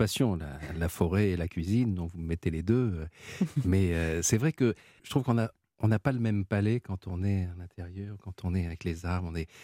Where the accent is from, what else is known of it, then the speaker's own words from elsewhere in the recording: Nice, Provence-Alpes-Côte d'Azur, France; born there; Moi, j'adore la ratatouille. Je suis né à Nice